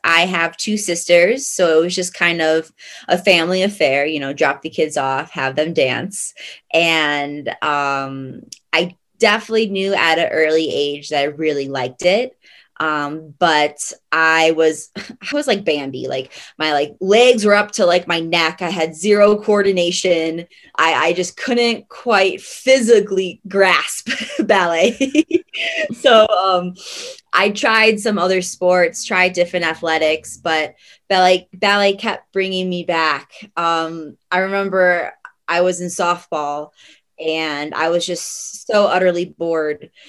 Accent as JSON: {"language": "English", "region": "Illinois", "country": "United States", "tie": "born or raised there", "said": "I grew up in Illinois, so not a lot of scenery, not a whole lot to look at, in my opinion."}